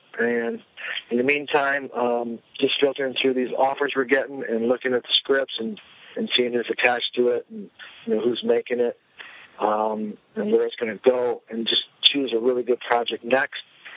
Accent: Michigan, United States; we've got a Michigan Film Incentive here, and I'm from Michigan. I want to shoot it here

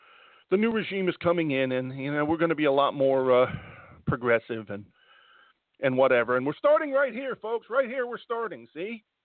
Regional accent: Ireland; And I'm telling you, as an Irishman

